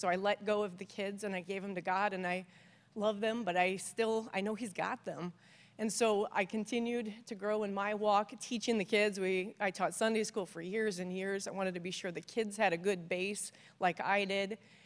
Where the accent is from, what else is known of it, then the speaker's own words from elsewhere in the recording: Quad Cities, United States; So for those of you that don't know me … I'm from the Quad Cities here.